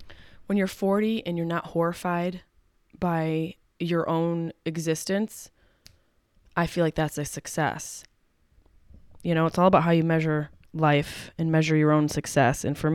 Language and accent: English; East Coast, United States; And I'm from this area. I'm from the East Coast. I grew up with nor'easters.